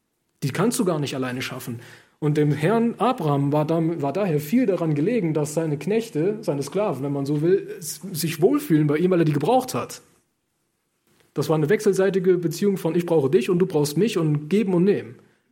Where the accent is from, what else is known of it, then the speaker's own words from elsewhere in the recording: North Rhine-Westphalia, Germany; now in Saarland, Germany; Ich komme aus Nordrhein-Westfalen. Im Saarland anzukommen, ist tatsächlich eine Hürde.